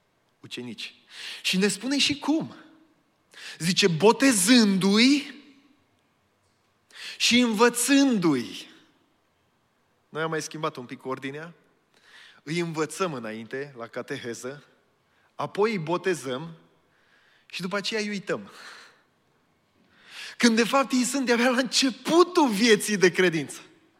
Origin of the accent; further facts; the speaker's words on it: Petroșani, Hunedoara County, Romania; now in Medgidia, Romania; vin din Petroșani, dar m-am mutat în Megidia, în Dobrogea, de 24 de ani.